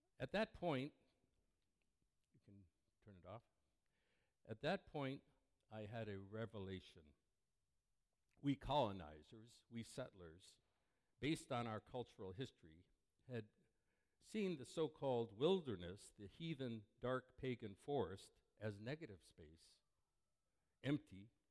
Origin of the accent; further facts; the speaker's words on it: Detroit, Michigan, United States; moved away; One is the death of my hometown, Detroit, now a vast ghost city. I was a refugee from Detroit.